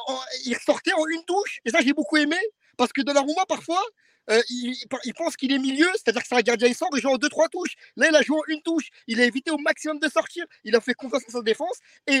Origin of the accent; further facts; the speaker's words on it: Morocco; moi je suis marocain, donc ça me frustre un peu